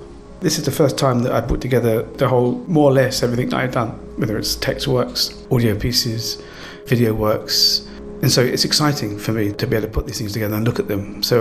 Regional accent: London, United Kingdom; I'm from the East End. I don't think of myself as a Londoner in a way.

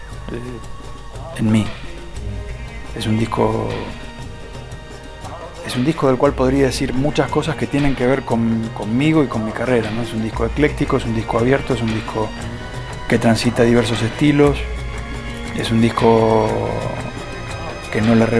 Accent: Buenos Aires, Argentina; Y el Mono es de Villa Pueyrredón, yo soy de Liniers.

